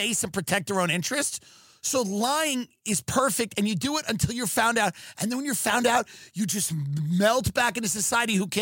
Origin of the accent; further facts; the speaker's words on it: Long Island, New York, United States; because I grew in, growing up in Long Island as like a Long Island animal.